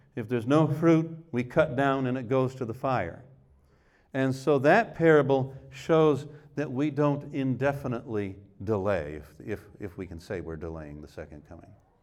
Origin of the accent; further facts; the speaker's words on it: New England, United States; Now, I grew up in New England where we had apple orchards, and there's a season.